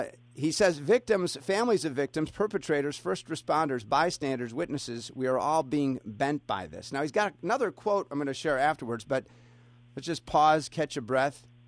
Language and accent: English; Milwaukee, Wisconsin, United States; a horrible tragedy in my hometown of Milwaukee yesterday